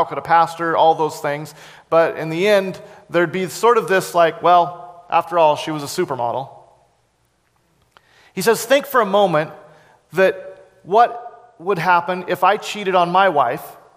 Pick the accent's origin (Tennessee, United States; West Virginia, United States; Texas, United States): Tennessee, United States; Cleveland; And when they heard I was from Cleveland, Tennessee, I was like, wow.